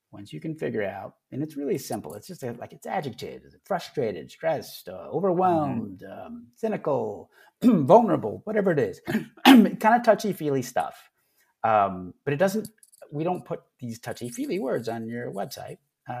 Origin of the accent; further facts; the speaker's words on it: Dallas, Texas, United States; And yeah, I'm from Dallas, born and raised.